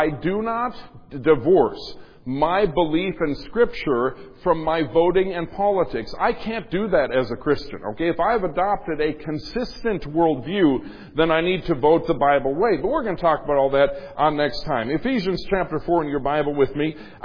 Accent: Minnesota, United States; Something astounding happened in the state of Minnesota, my home state.

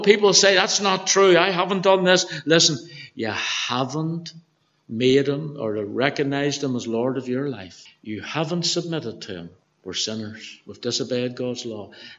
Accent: Belfast, Northern Ireland, United Kingdom; I'm from Belfast

